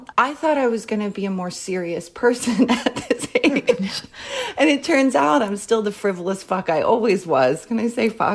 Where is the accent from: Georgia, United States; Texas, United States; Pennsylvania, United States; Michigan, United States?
Pennsylvania, United States; Philadelphia; now in Los Angeles, United States; I am a 47-year-old woman who lives somewhat reluctantly in Los Angeles. I'm originally from Philadelphia.